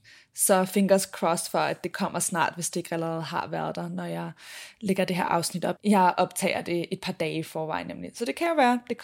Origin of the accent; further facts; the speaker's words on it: Copenhagen, Capital Region of Denmark, Denmark; now in Sydney, Australia; Jeg selv er nu tilbage i Sydney efter omkring en måneds tids rejse, hvor jeg blandt andet har været hjemme i København